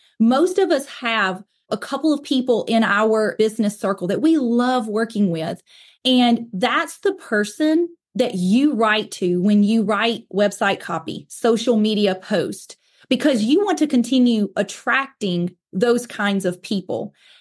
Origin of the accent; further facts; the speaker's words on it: the South, United States; accent: southern; And I should say, if my accent does not give it away, I am based in Alabama, the southeast of the United States. Most people guess that I'm from the South pretty quickly.